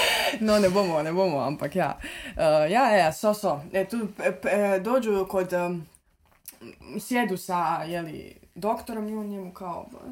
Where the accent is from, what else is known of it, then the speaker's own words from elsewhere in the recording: Trbovlje, Zasavje, Slovenia; Odraščala sam u Sloveniji, cijelo svoje življenje. Mislim, rojena sam, ja, za Savje. Ja sam iz Trbova